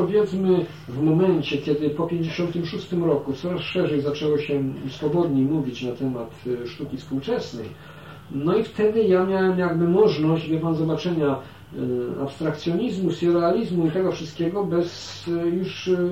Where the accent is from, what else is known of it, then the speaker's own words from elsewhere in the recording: Sanok, Subcarpathian Voivodeship, Poland; moved away as an adult; kiedy ja ze Sanoka przyjechałem na studia